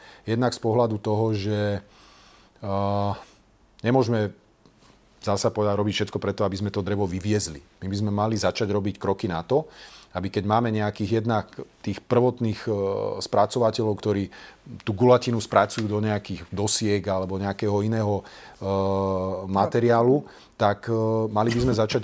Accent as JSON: {"language": "Slovak", "region": "Trenčín Region", "country": "Slovakia", "said": "Čiže ja pochádzam z Hornej Nitry"}